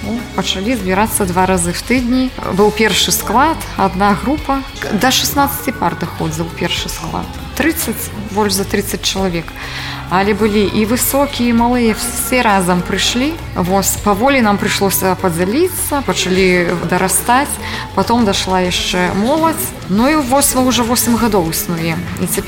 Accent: Belarus; Ukrainian is a second language; now in Poland; Ідея прийшла, я переїхала з Білорусі в Польщу.

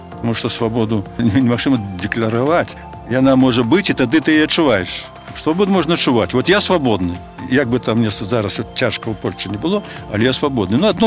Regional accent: Kreva, Grodno Region, Belarus; born there; Як я нарадзіўся ў Крэве, калі Крэўская замка, так я і стаў адразу беларусам.

